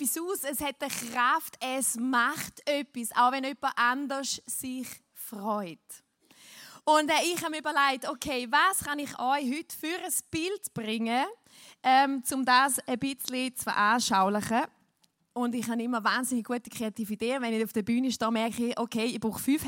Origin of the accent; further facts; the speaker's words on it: Switzerland; now in Vienna, Austria; Ich bin Schweizerin, habe aber einen Österreicher geheiratet und wir sind vor 5 Jahren nach Wien ausgewandert.